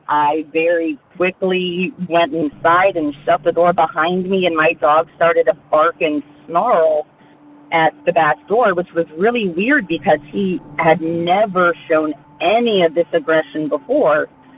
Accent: South Vienna, Ohio, United States; I'm from South Vienna, Ohio. It's a little farming town between Dayton and Columbus, middle of nowhere, if you blink, you miss it.

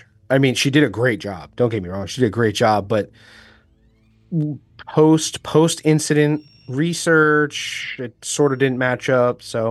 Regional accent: Bethlehem, Pennsylvania, United States; Yeah, Bethlehem, Pennsylvania.

